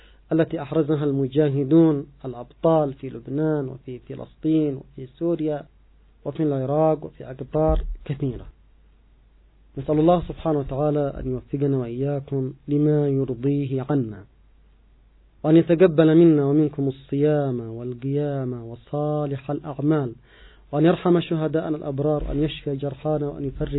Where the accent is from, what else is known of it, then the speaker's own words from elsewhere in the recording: Yemen; نحن كشعب يمني، شعوب المنطقة بشكل عام